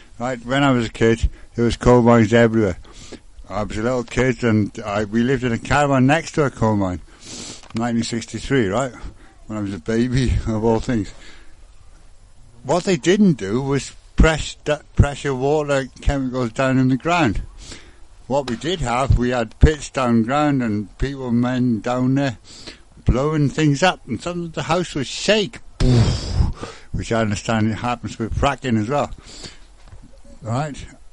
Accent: Wales, United Kingdom; I grew up in South Wales in a place called Arbor, Second Blight Arbor, and Primau, and all those prisoners. Right, when I was a kid, there was coal mines everywhere. I was a little kid, and we lived in a caravan next to a coal mine

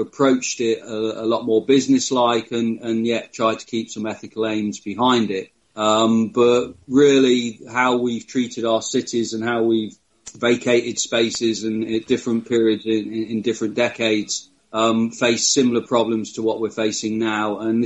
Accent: Nottingham, East Midlands, United Kingdom; using Nottingham, which is my hometown, as my project base

